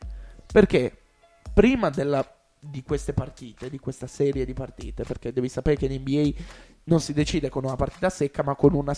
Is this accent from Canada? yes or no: yes; Toronto, Ontario, Canada; Perché sono di Toronto.